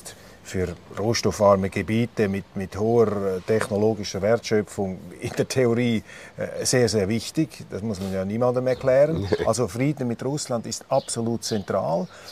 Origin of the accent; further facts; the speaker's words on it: Switzerland; ich bin Schweizer